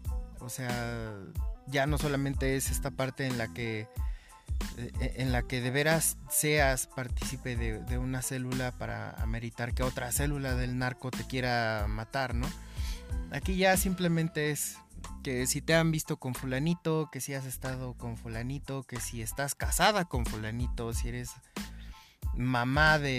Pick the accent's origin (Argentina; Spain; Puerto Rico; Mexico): Mexico; me parece como sociedad mexicana terrible